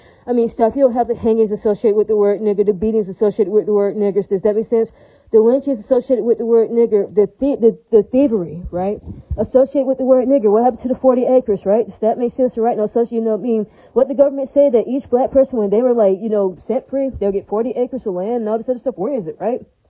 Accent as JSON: {"language": "English", "region": "Hawaii", "country": "United States", "said": "I'm out of the state of Hawaii so many times. They don't ran the blood and everything to prove that I am a Hawaiian woman."}